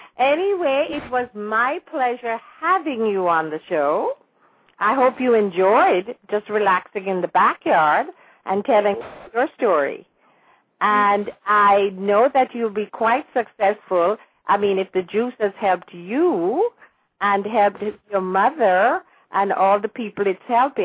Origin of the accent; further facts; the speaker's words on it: Kingston, Jamaica; And I was born and raised in Kingston, but I love the country and I love country people.